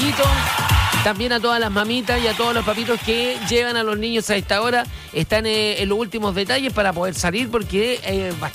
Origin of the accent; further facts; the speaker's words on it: Chile; Pero así estamos, po. Como cualquier chileno, ¿no?